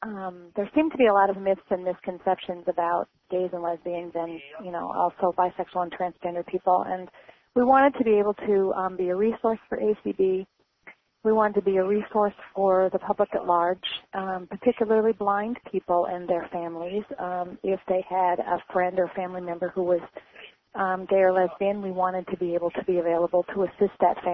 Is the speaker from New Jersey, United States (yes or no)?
no; Iowa, United States; now in Minnesota, United States; I grew up in Iowa, and I moved to Minnesota in 1976, and I love it here.